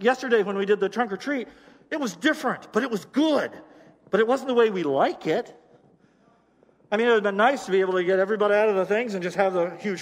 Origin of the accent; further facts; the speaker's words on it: Limington, Maine, United States; I lived in southern Maine, so I grew up in Chesterville, but we called it Limington, and some of you might know where Limington is. It's a little town in southern Maine that's a lot like Chesterville.